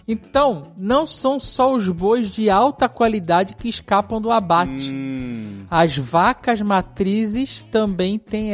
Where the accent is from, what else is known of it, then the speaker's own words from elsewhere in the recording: Londrina, Paraná, Brazil; eu sou de Londrina, Paraná.